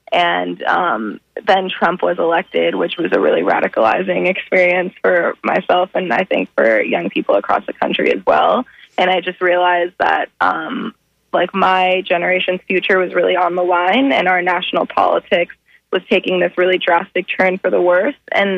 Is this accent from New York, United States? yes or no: no; Florida, United States; And it's kind of frustrating because I grew up in South Florida, like I said, and that area really has so much at stake in this crisis.